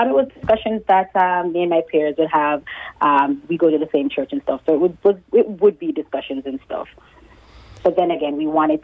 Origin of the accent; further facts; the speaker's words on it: Jamaica; And like I said, I'm Jamaican.